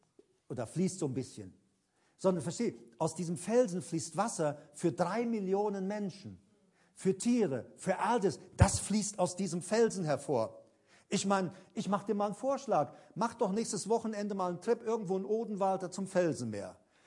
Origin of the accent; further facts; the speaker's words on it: Paraguay; German is a second language; ich komme ja aus Paraguay und ich habe auf Pferden, Viehherden geholfen mit zusammentreiben.